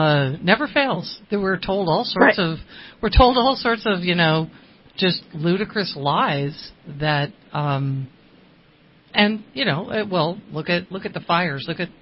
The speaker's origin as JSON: {"language": "English", "region": "Connecticut", "country": "United States", "tie": "born or raised there", "said": "it's funny because I grew up in Connecticut. And we did a lot of shoveling because, you know, we were the Irish Catholic kids, so we didn't have snowblowers."}